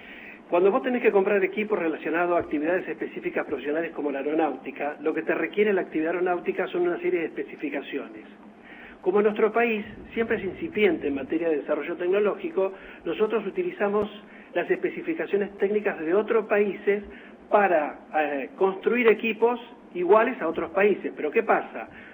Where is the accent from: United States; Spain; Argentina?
Argentina; Para mí es un orgullo como argentino